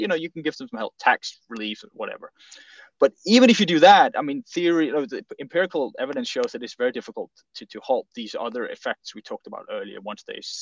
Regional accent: Denmark; I'm from Denmark myself

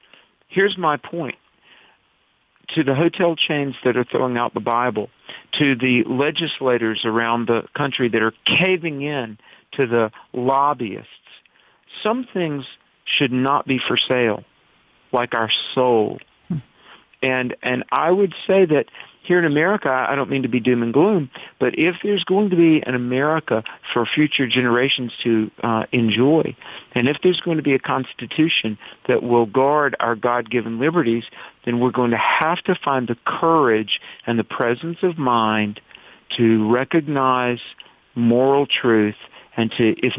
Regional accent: North Carolina, United States; In my home state of North Carolina, Janet, we have had a firestorm over HB2

